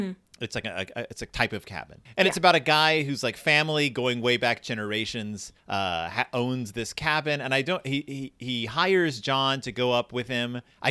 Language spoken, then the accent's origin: English; the South, United States; I grew up in the South, which is close enough to know that girl could be used in a non-offensive way